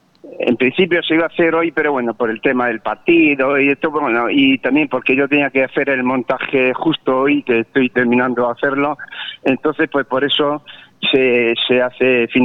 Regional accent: Cartagena, Region of Murcia, Spain; No soy de Lorca, sino vengo de Cartagena.

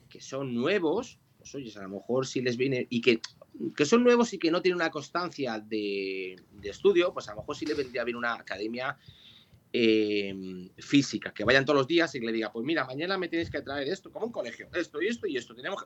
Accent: Madrid, Community of Madrid, Spain; now in Ávila, Spain; Ojo, que yo soy de Madrid, que yo me encanta Madrid y estuve en Madrid muchos años trabajando, pero al final he hecho mi vida pues en este caso en la ciudad de Ávila.

